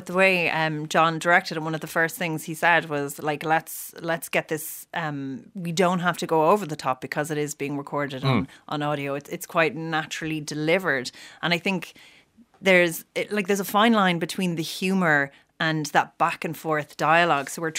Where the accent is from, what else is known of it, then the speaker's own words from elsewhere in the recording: Cork, County Cork, Ireland; now in Dublin, Ireland; I grew up in Cork City. I have family all over. Mm. So, and then I moved to Finglas.